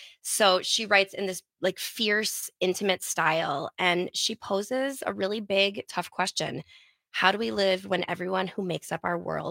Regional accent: Wisconsin, United States; In Florida, apparently, I grew up in Wisconsin, so I didn't learn this.

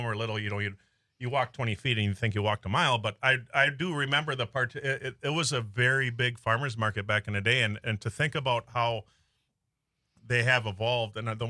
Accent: Milwaukee, Wisconsin, United States; also born or lived in West Allis; I grew up in Milwaukee until I was like 12 or 13 and West Allis, which is like a suburb of Milwaukee.

